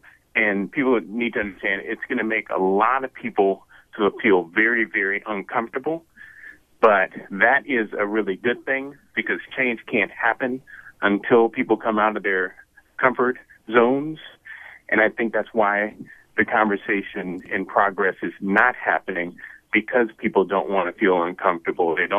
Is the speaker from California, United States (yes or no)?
yes; San Francisco, California, United States; No, I'm born and raised in San Francisco, had the most diverse upbringing.